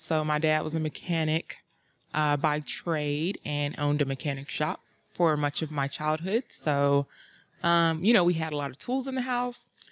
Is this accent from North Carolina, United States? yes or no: yes; North Carolina, United States; Okay, well, I come originally from North Carolina.